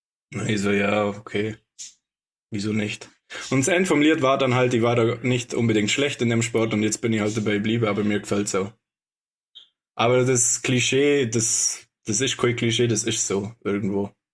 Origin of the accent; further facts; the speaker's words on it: Bad Hindelang, Bavaria, Germany; und ich komme aus Bad Hindelang, nicht aus Oberstdorf